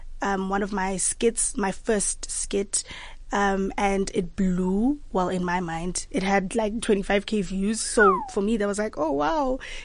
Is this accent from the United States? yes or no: no; Cape Town, Western Cape, South Africa; And I'm from Cape Town, Ekhayelitsha.